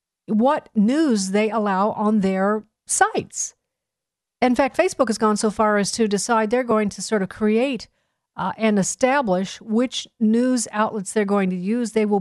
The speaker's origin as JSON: {"language": "English", "town": "Chicago", "region": "Illinois", "country": "United States", "tie": "born or raised there", "said": "And then I remember growing up in Chicago, Cabrini Green and all the public housing."}